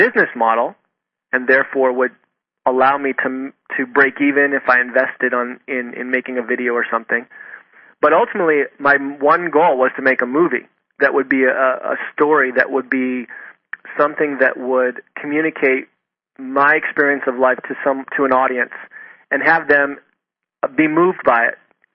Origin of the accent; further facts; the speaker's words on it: East Coast, United States; now in US West Coast; I'm from the East Coast, but I'm on the West Coast now.